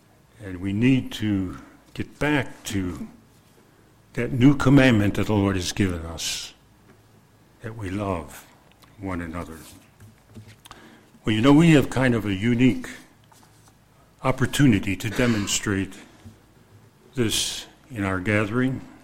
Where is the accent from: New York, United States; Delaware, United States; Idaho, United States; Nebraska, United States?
New York, United States; Buffalo; also born or lived in West Virginia; We lived in West Virginia. We came from Buffalo, and he lived about halfway between in Pittsburgh.